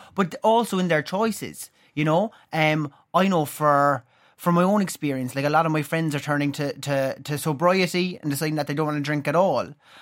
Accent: Cork, Munster, Ireland; now in Dublin, Ireland; Like when I'm originally from Cork

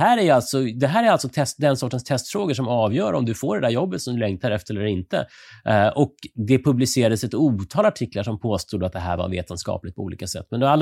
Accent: Sweden; Helt chockerande tycker man som svensk då

